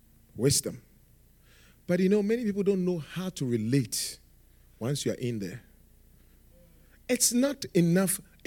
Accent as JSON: {"language": "English", "country": "Ghana", "said": "Then they asked, oh, I mean, your accent, your mother. I said, oh, I'm from Ghana."}